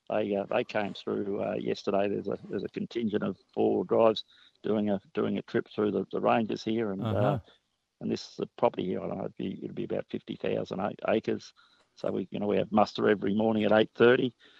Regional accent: Queenscliff, Victoria, Australia; I'm from Melbourne. I'm from down at Queenscliff, to be exact. My business is in Melbourne, but I'm from Queenscliff.

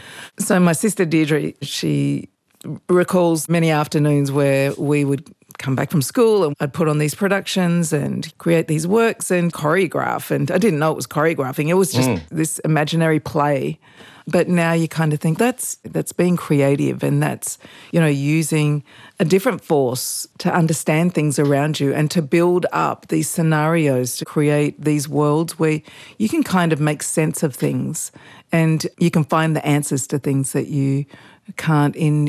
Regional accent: Port Augusta, South Australia, Australia; I grew up in Port Augusta, a little town. My father worked on the railways and we were dirt poor, you know.

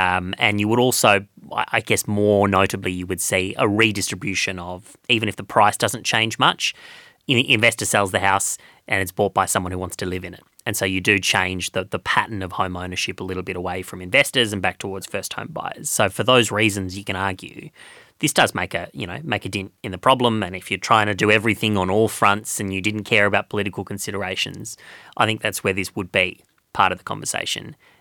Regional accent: Melbourne, Victoria, Australia; when I was growing up in Melbourne, Bacchus Marsh was a country town.

